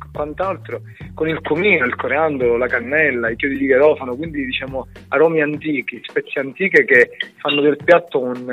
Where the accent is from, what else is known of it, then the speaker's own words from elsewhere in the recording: Palermo, Sicily, Italy; accent: Sicilian; now in Grosseto, Italy; sono di Palermo e ha 15 anni che vivo a Grosseto, ma è più forte di me, il mio accento siculo non va via.